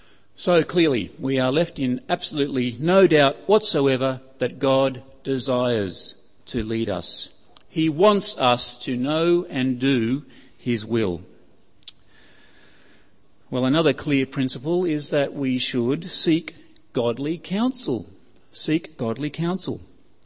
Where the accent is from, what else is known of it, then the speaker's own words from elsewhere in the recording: Canberra, Australian Capital Territory, Australia; A friend of mine in the youth group in the church that I grew up in Canberra, left school, got his first job